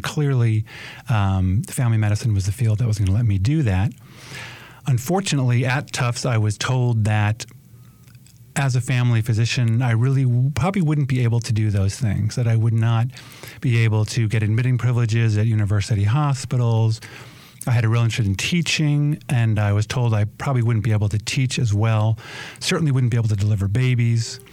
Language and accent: English; New York, United States; I grew up in New York and there were not many good models there for family medicine or general practice, a lot of specialty care.